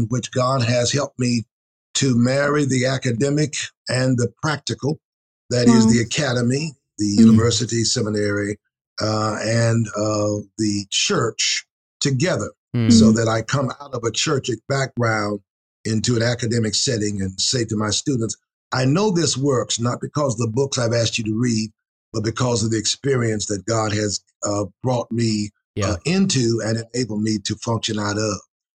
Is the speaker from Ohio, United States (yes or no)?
yes; Cincinnati, Ohio, United States; also born or lived in Knoxville, United States; grew up in Cincinnati, Ohio, though born in Knoxville, Tennessee. I was saved at 7 at the Rose Chapel Baptist Church in Cincinnati